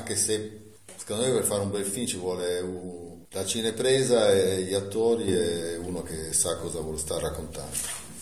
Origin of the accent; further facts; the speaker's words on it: Liguria, Italy; a parte che sono ligure, quindi qualsiasi cosa che viene da qua io corro